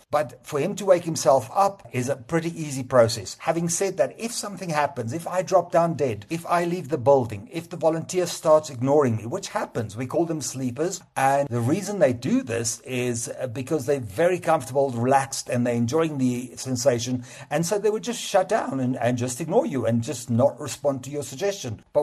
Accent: South Africa; I am actually Afrikaans, so many people think I'm English. I'm not. I'm Afrikaans.

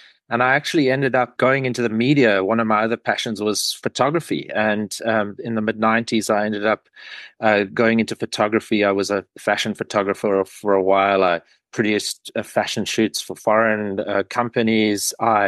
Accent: Pretoria, Gauteng, South Africa; I grew up in Pretoria and we used to search, you know, abandoned lots and go onto the edge of the city and turn over trash looking for snakes.

